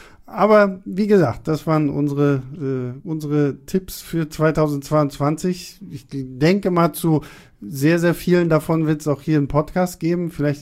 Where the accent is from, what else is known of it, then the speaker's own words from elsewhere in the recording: Rostock, Mecklenburg-Vorpommern, Germany; ich bin in Rostock aufgewachsen